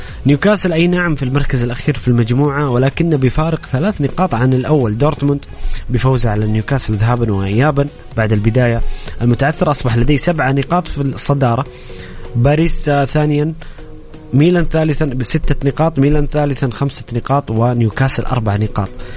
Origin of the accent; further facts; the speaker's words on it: Saudi Arabia; المباراة اللي تهمنا كسعوديين